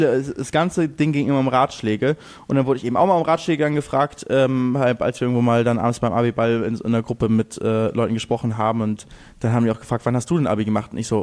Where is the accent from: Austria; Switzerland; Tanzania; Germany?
Germany; Lübeck, Schleswig-Holstein; die gewinnen immer bei uns in Lübeck haben die immer den, gibt's immer alle Schulen treten gegeneinander so Leichtathletik